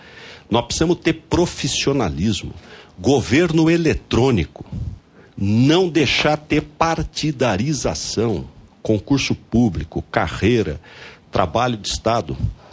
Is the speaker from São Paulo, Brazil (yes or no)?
yes; Pindamonhangaba, São Paulo, Brazil; born there; Eu nasci em Pinda porque ele foi para lá para dirigir a estação de piscicultura.